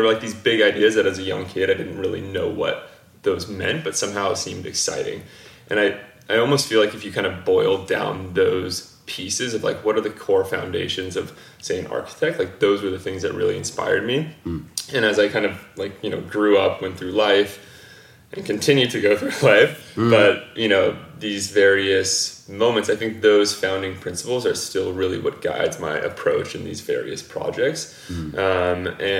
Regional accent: San Diego, California, United States; even thinking back to when I was a young kid growing up in San Diego

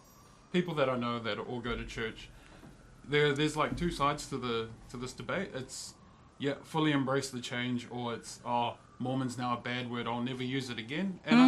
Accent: Wellington, New Zealand; I'm from Wellington, born and raised

